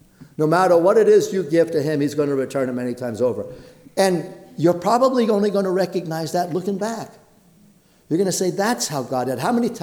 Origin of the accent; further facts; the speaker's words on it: Brooklyn, New York, United States; When I was growing up in the Brooklyn Italian church, the people were dirt poor.